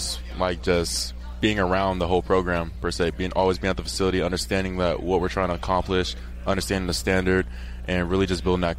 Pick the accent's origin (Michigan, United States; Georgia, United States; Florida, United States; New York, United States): Florida, United States; Miami; So I flew them down to my hometown, Miami, Florida.